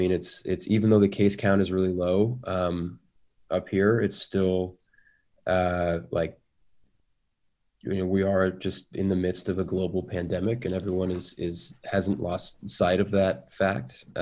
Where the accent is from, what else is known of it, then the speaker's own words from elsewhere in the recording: Seattle, Washington, United States; I grew up in Seattle, and there was a program there called Broadway Bound